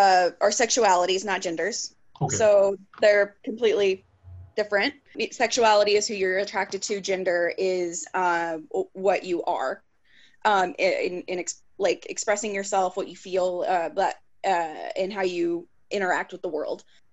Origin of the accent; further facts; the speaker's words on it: Kentucky, United States; I mean, I was born and raised in Kentucky, you know, it takes a minute for everything to get to us here.